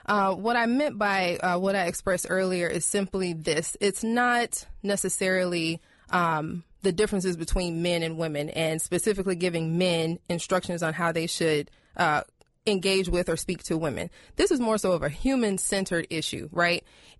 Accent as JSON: {"language": "English", "town": "Atlanta", "region": "Georgia", "country": "United States", "moved": "as an adult", "said": "I'm from Atlanta, right? I'm from the South. So I'm used to saying good morning to people, and I know when I first moved here almost 8 years ago, a lot of people were taken aback."}